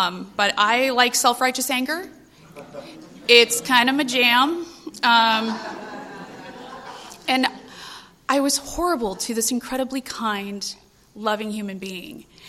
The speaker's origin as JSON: {"language": "English", "town": "Poway", "region": "California", "country": "United States", "tie": "born or raised there", "said": "I'm from San Diego, but I am from a little town called Poway. Born and raised, middle-class family."}